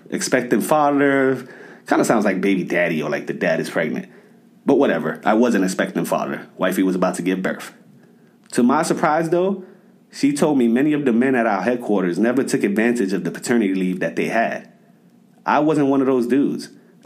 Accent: New York City, New York, United States; I was from the South Bronx. I knew more about fatherless homes than paternity leave.

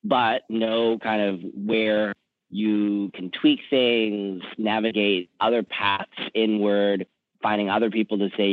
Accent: Vancouver, British Columbia, Canada; moved away; my, you know, fact that I came from Vancouver and, you know, had a desire to get out and go somewhere

